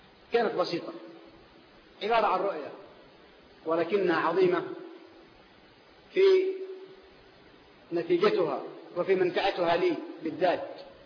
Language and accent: Arabic; Al Hudaydah, Yemen; واحد كان عنده دكان في باجل عندنا في اليمن في محافظة الحديدة